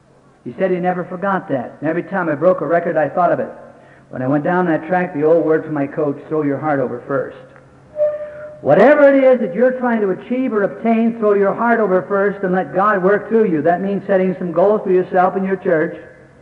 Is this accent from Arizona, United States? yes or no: no; Pittsburgh, Pennsylvania, United States; now in Texas; I was raised in Pittsburgh, so I'm a Pittsburgh Steelers fan, and I'm a New Orleans Saints fan.